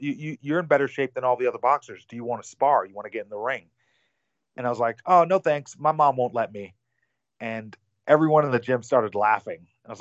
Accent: New York, United States; So growing up, I grew up in Long Island, New York. My mom is from England. My dad's from Trinidad. And my grandma's from Jamaica.

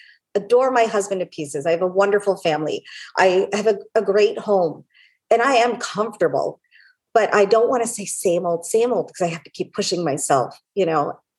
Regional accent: India; my heritage, or I'm from India, the roots

